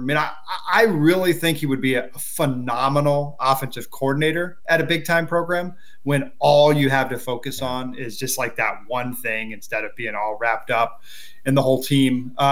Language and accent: English; Ohio, United States; So I'm a Big Ten guy. I'm born and raised in Ohio. I went to Ohio State, and then I've previously covered Ohio State and Michigan.